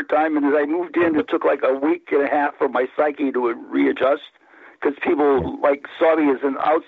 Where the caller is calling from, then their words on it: New Haven, Connecticut, United States; I'm calling outside New Haven, Connecticut.